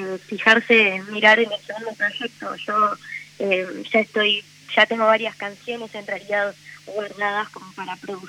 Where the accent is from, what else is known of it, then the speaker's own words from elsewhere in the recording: Bahía Blanca, Buenos Aires Province, Argentina; él es de Bahía, somos todos de Bahía, y de Punta Alta en realidad, mis papás.